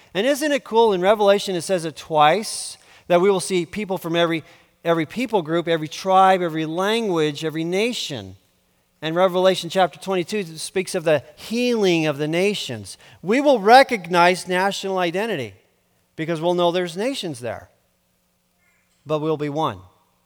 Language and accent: English; South India, India; a Christian, an Indian, and a former rock musician. Not sure all that fits together, but there it is. I grew up in South India and lived within a particular subculture of my particular urban Indian melting pot.